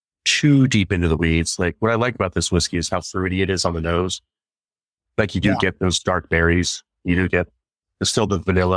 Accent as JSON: {"language": "English", "region": "Pacific Northwest", "country": "United States", "tie": "born or raised there", "said": "I mean, it looks like literally the town I grew up in the Pacific Northwest."}